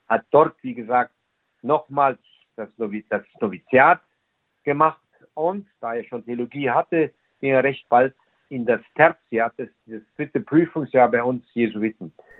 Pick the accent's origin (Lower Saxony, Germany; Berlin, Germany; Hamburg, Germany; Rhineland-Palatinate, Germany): Rhineland-Palatinate, Germany; now in Munich, Germany; Ich komme nicht aus dieser Gegend, ich komme aus der Trierer Gegend. Da bin ich zu Hause bei Luxemburg, ja. Und seit 2005 bin ich nun hier in München tätig